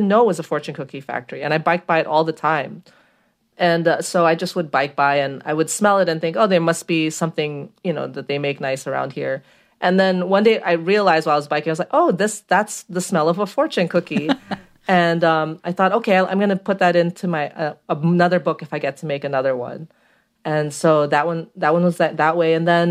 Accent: Philippines; because I grew up in the Philippines

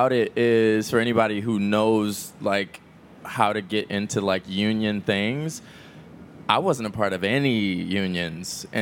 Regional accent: Detroit, Michigan, United States; I'm from Detroit, and I grew up there my whole life.

